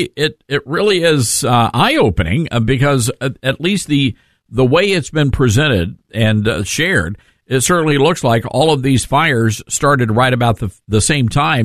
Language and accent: English; the South, United States; Now, Roger, I grew up in the South, and we really didn't have those sorts of fires.